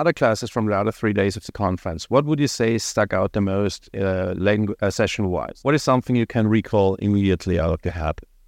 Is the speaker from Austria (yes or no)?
yes; Austria; English is a second language; Philip here is another one of our first-time attendees of Sharkfest, this time from Austria, my home country.